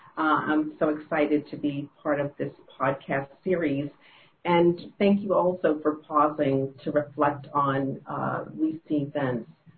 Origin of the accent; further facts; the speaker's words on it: Boston, Massachusetts, United States; my formative years where I grew up in Boston, where I lived before going to University of Pennsylvania in Philadelphia